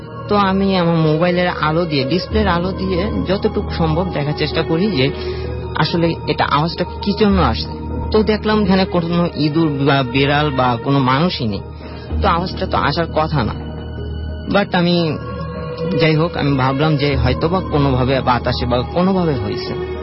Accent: Noakhali, Chittagong Division, Bangladesh; now in Dhaka, Bangladesh; নোয়াখালী থেকে।

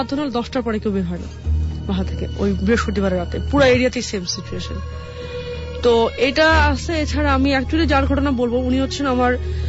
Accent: Rooppur, Rajshahi Division, Bangladesh; আর আমি এবার আমার গ্রামের ঘটনা দিয়ে শুরু করছি। আমার গ্রাম হচ্ছে রূপপুরে, এটা হচ্ছে পাবনা জেলার ঈশ্বরদি থানার মধ্যে পড়ছে, এটা পদ্মা নদীর একদম পাশে

